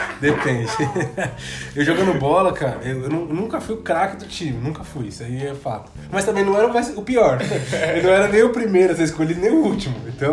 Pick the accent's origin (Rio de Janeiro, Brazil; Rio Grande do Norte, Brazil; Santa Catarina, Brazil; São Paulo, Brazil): São Paulo, Brazil; Itapecerica da Serra; also born or lived in Santo Amaro; Eu nasci em Santa Amaro, mas cresci a minha vida inteira, fui de Itapecerica da Sé durante 28 anos, né?